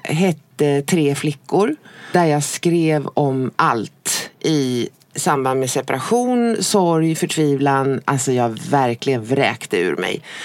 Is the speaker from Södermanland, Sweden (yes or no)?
yes; Eskilstuna, Södermanland, Sweden; I år är det Retuna i Eskilstuna. Vad nu det är. Det är min hemstad, alltså där är jag född.